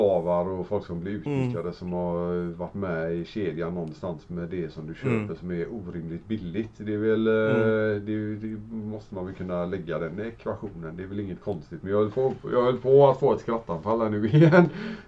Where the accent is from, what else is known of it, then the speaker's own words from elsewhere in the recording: Angered, Västra Götaland County, Sweden; jag är i och för sig född och uppväxt i Angered och bott där i 24 år